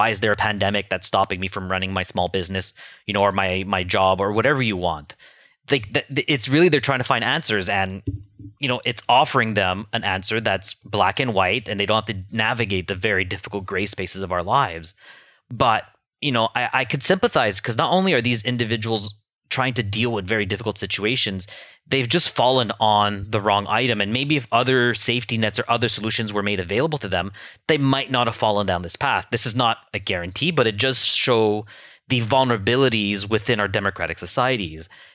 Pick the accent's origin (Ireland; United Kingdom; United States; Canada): Canada; And as a Canadian, for me, it's, I know there's going to be spillover. We're going to see the impact of this in the weeks and the months to come at home.